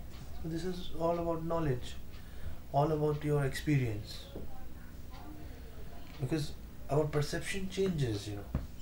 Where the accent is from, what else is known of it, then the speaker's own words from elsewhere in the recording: India; But as an Indian, I would say this is the instrument of God.